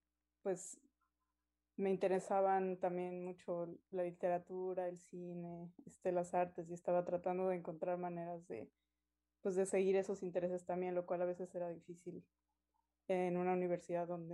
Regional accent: Mexico City, Mexico; Pues yo crecí en la Ciudad de México, nací y crecí en la Ciudad de México, ahí pues pasé toda mi infancia, mi adolescencia, y estudié mi licenciatura allá también

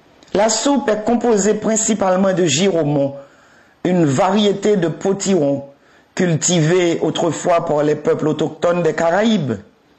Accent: Haiti; une soupe traditionnelle de chez nous en Haïti

